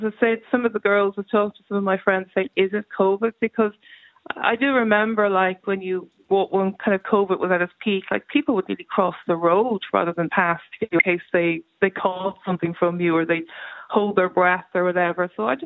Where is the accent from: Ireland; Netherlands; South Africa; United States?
Ireland; Dublin, Leinster; now in Tipperary, Ireland; I'm living in Tipperary and I came from Dublin and I was a young mother